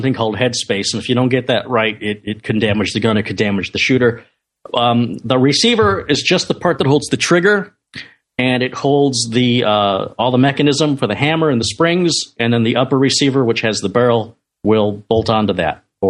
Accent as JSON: {"language": "English", "country": "United States", "said": "As an American, it is the law for me to know all about guns."}